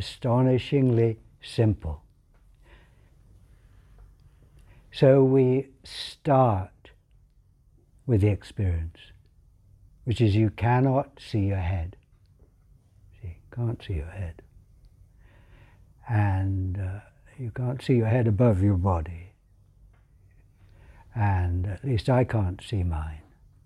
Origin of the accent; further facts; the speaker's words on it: United Kingdom; Because I'm British and we like being close and we like to show our feelings.